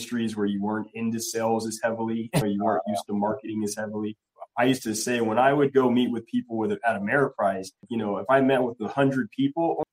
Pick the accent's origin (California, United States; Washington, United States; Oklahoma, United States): California, United States; Santa Monica; also born or lived in Inglewood; I grew up in California, right in Santa Monica. I went to Santa Monica High School. I lived in Inglewood, so it was kind of a long commute, but that's where I spent pretty much my whole childhood.